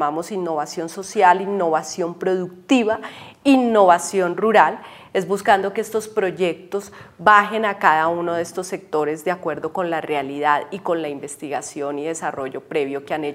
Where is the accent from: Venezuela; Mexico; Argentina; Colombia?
Colombia; como colombianos